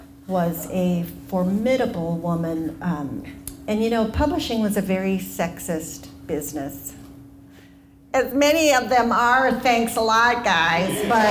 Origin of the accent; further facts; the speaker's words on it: Minneapolis, Minnesota, United States; I grew up in South Minneapolis. I went to Morris Park, where I had my most important teacher ever as far as my writing goes, Mr. Spaeth, in 6th grade.